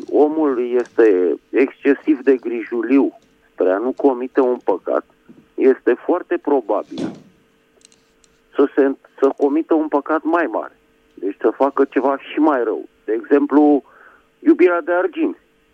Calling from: Bucharest, Romania; din București.

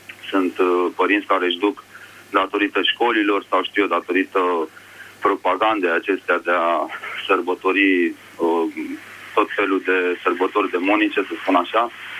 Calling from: Bucharest, Romania; vă sunt din București.

